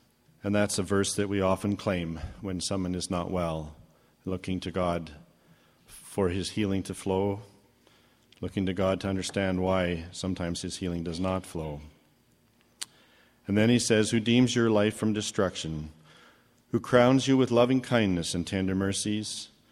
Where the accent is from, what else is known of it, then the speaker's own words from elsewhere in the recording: Calgary, Alberta, Canada; from Calgary.